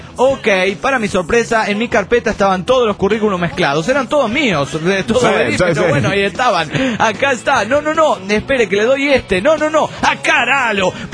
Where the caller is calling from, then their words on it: Argentina; de Argentina.